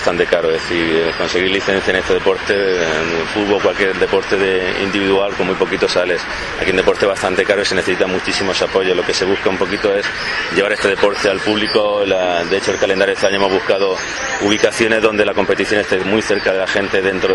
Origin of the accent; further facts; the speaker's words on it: Region of Murcia, Spain; soy murciano también